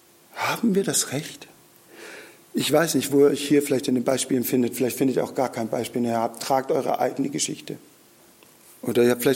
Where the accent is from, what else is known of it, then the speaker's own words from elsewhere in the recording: Baden-Württemberg, Germany; Bei uns in Schwaben sagt man, der glaubt nicht recht.